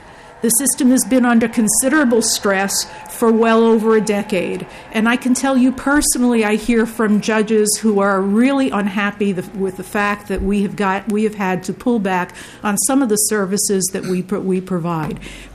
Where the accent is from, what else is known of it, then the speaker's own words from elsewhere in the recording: Minnesota, United States; I'm from Ramsey County, as you know, and we see it up front and personal there.